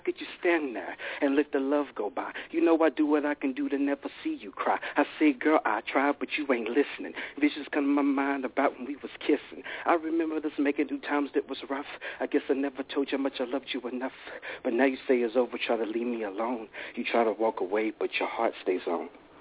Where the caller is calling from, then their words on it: Nashville, Tennessee, United States; Calling out Nashville, Tennessee.